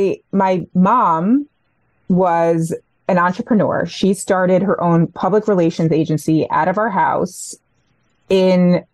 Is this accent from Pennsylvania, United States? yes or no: no; New Jersey, United States; I was born and raised in New Jersey, but still now in New Jersey, so forever in New Jersey.